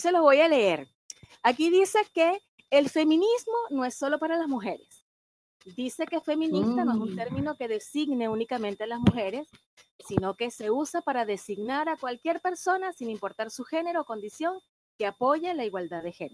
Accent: Venezuela; now in Chile; yo soy venezolana, pero ya tengo aproximadamente 10 años radicada en Chile.

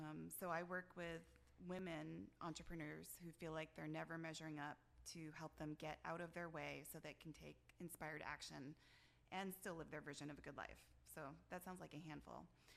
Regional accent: New England, United States; also born or lived in Midwest / Germany / Boston; now in Rochester, United States; So I'm more from the New England area. But I've lived in different places, like the Midwest, as well as Germany a couple times.

